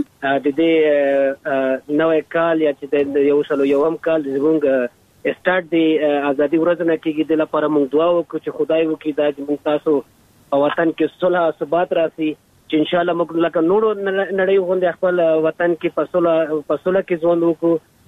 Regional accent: Afghanistan; زه د افغانستان سیک یم.

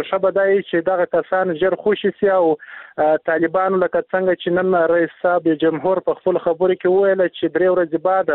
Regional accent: Uruzgan, Afghanistan; زه دروازګان ولایت څخه راغلی یم جرګې ته.

